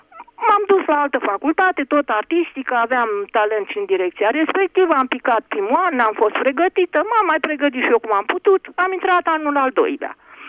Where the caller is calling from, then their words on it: Piatra Neamț, Neamț County, Romania; din Piatra Neamț.